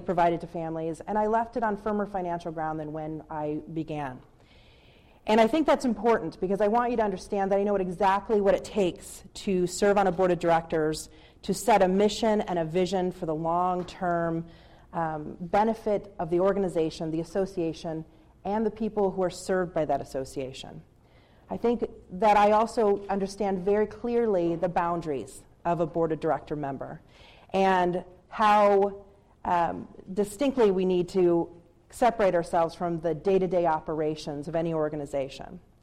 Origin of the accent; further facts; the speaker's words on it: Alaska, United States; I am a born and raised Alaskan. I was born on Elmendorf Air Force Base. I was raised out here in the Matsu. I was the first graduating class of Colony High School.